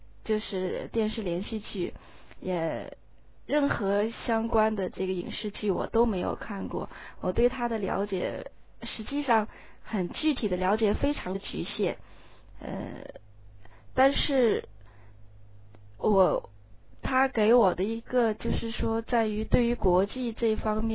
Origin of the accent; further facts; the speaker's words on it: Inner Mongolia, China; born there; 当时我虽然不是蒙古族，但是我出生在内蒙古地区